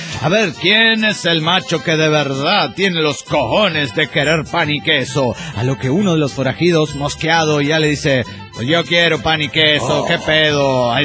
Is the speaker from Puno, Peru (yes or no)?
yes; Juliaca, Puno, Peru; de Juliaca, Perú.